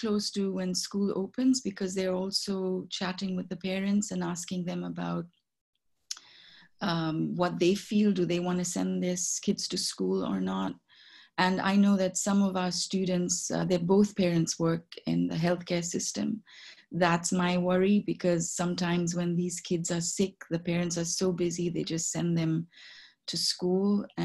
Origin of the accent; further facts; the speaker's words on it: Whitby, Ontario, Canada; Okay, I'm from Whitby, Canada.